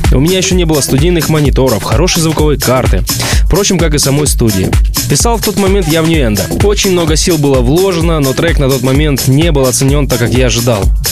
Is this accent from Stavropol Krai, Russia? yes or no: yes; Essentuki, Stavropol Krai, Russia; Я из Ессентуков. Это в Ставропольском крае, рядом с Пятигорском. Наш город известен минеральной водой Ессентуки, и у нас чудесный край.